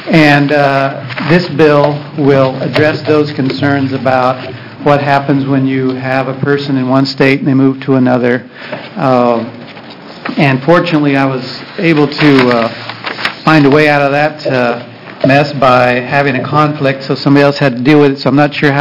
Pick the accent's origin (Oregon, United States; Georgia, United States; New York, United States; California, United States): Oregon, United States; Pendleton; I'm from Pendleton, Oregon.